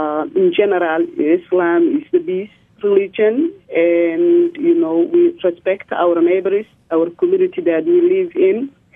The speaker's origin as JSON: {"language": "English", "country": "Somalia", "said": "my home country in Somalia"}